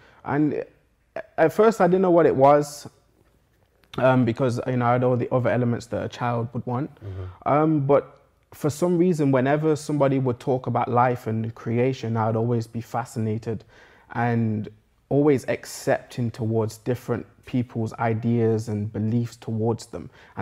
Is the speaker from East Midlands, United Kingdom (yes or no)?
yes; Nottingham, East Midlands, United Kingdom; Yes, I am 21 years old. I grew up here in Nottingham in the New Baseford area.